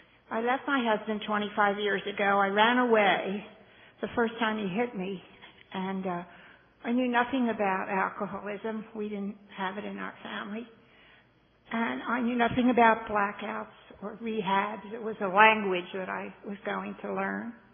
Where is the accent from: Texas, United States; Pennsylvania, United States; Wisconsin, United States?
Pennsylvania, United States; West Chester; I'm a grateful member of Al-Anon. I'm from Westchester, Pennsylvania.